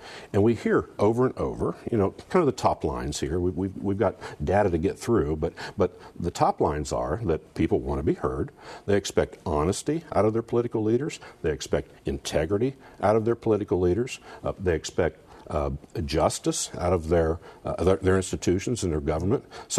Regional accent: Ohio, United States; That's the Sydney area. Born and raised in Shelby County. I'm a farmer there.

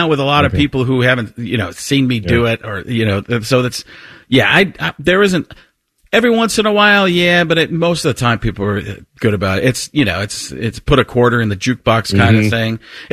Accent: Waukesha, Wisconsin, United States; also born or lived in Chicago; I was born in Chicago. Okay. Elmwood Park, Illinois. Yep. And then I grew up in Waukesha, right outside of Milwaukee.

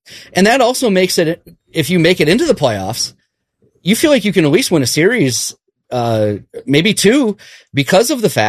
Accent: Ohio, United States; We're from Ohio. We're not used to this.

